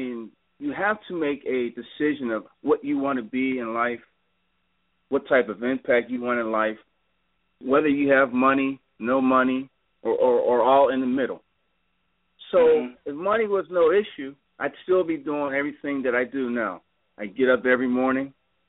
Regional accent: Pittsburgh, Pennsylvania, United States; I'm from Pennsylvania … … now. Again, born and raised in Pittsburgh.

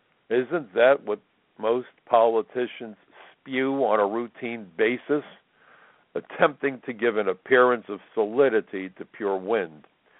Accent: United States; I'm from the United States, and in fact, I'm a federal agent back home.

